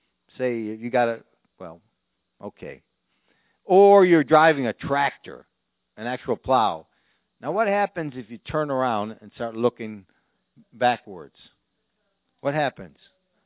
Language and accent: English; Chicago, Illinois, United States; So I'm a city boy, born and raised in Chicago, Illinois. Only thing I ever knew was sidewalks and parking lots, okay?